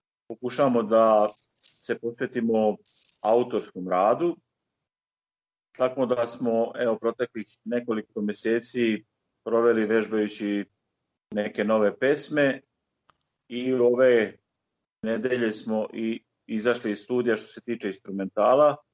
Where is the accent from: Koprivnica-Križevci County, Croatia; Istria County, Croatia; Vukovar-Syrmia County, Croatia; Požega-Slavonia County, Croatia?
Vukovar-Syrmia County, Croatia; Borovo; ja sam rođen u Borovu, u našim lokalnim nekim pričama, ja to uvijek naglasim, nisam rođen u Vukovaru, nego sam rođen u Borovu, jel? Ja sam ostao tu